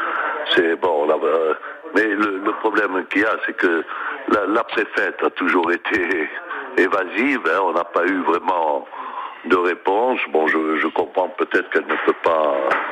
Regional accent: Réunion; La Réunion est française. Nous sommes français.

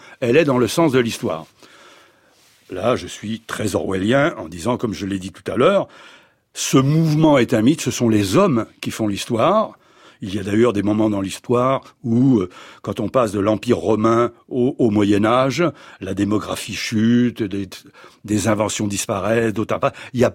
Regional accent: Paris, Île-de-France, France; moi, dans mon enfance, à Paris, dans les années 50

